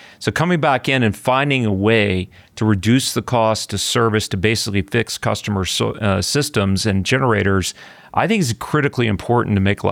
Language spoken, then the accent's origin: English; Houston, Texas, United States; I'm from Houston. I'm not anti-oil and gas at all. And I, you know, I'm a Texan.